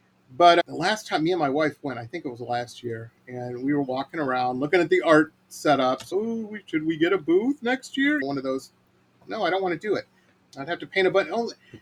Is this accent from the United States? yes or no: yes; New Baltimore, Michigan, United States; I grew up in New Baltimore, technically, before I moved down to the city, which for those who don't know, if you want to look it up on a map, it's just past Mount Clemens and all that shit.